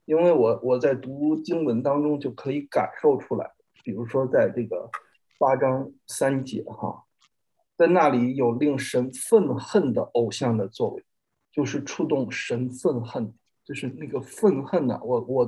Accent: China; 我们来自中国大陆，等到工作结束之后呢，我们还要回去

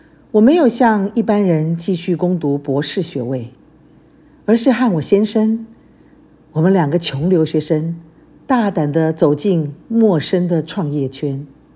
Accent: Taiwan; moved away as an adult; now in United States; 在1985年，我从台湾来到美国读研究所。

